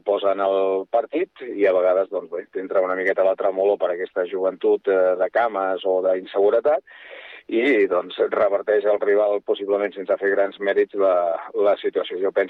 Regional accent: Catalonia, Spain; Home, com a català

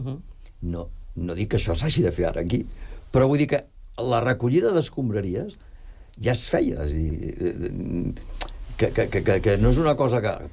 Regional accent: Barcelona, Catalonia, Spain; Jo quan era petit, jo vinc de Gràcia, no? I Gràcia és un barri que tots ja prou coneixem.

